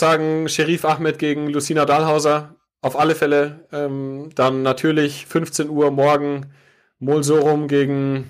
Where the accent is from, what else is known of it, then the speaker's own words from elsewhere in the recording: Munich, Bavaria, Germany; auch wenn ich ja mit Schwarz und Gelb als Münchner sonst nicht so viel zu tun habe